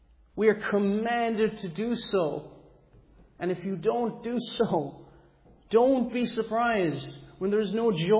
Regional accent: Cork, Munster, Ireland; I'm originally from Cork myself.

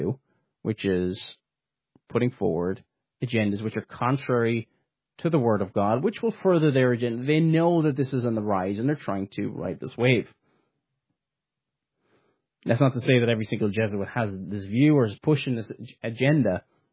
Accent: Ireland; you know, I come from the Republic of Ireland

